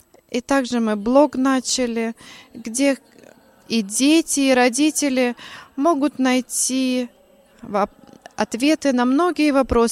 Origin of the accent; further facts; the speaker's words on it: Bucharest, Romania; born there; Russian is a second language; Я родился в Бухаресте, в христианской семье.